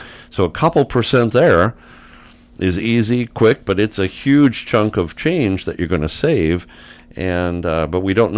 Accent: Michigan, United States; now I grew up in Michigan, but when I came out of college, I knew I wanted to be a teacher. And I said, oh, why not stay in my home state?

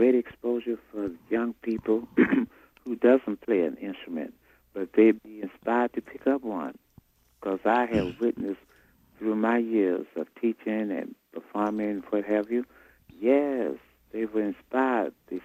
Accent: Texas, United States; I always tell the students I'm from the sticks of Texas.

